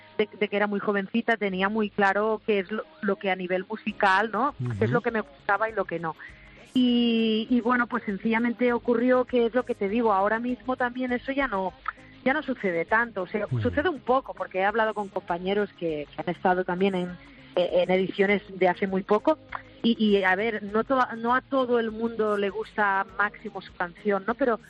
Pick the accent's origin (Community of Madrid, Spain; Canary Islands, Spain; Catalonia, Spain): Catalonia, Spain; me he quedado más en mi tierra, en Cataluña